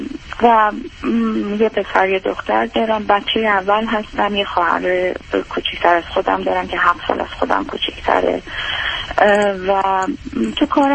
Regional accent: Iran; also born or lived in United States; من بچگیم رو آمریکا گذرونده بودم و بعد توی 5-6 سالگی برگشت بودم ایران

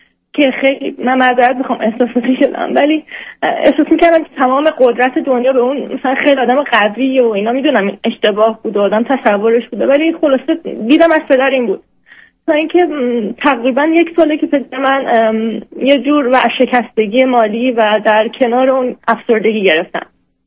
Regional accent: Iran; moved away as an adult; now in Europe; من 28 سالمه و توی اروپا زندگی میکنم. الان 5 ساله که از ایران اومدم بیرون که تحصیل کنم.

